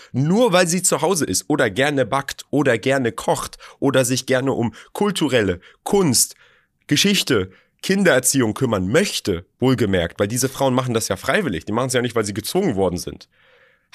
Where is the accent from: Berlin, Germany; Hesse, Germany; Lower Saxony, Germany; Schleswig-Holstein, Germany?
Berlin, Germany; Okay, ich bin auch in Berlin geboren, aufgewachsen, alles gut.